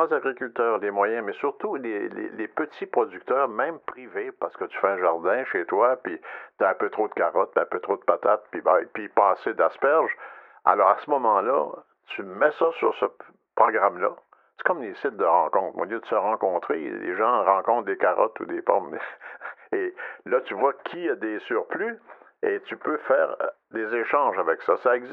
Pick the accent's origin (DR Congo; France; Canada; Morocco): Canada; Quebec; Comme c'est pas disponible chez nous au Québec